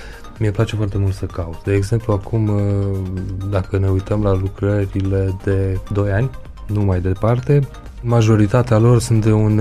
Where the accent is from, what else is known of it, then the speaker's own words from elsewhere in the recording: Romania; now in Germany; eu lucrez cu seva de aici, din Monium, din România, de la mine.